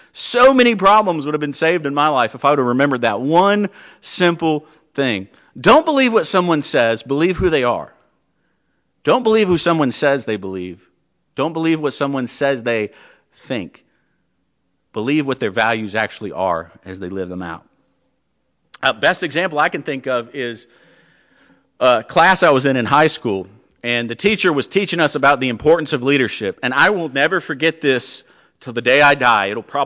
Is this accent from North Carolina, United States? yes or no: yes; Charlotte, North Carolina, United States; Growing up in Charlotte, I saw it happen all the time.